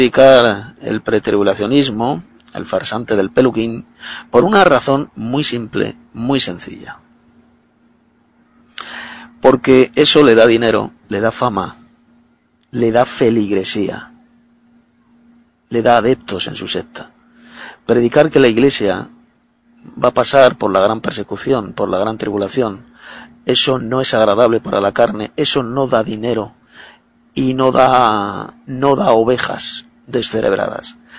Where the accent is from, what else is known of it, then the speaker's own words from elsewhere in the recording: Madrid, Community of Madrid, Spain; de Madrid, España.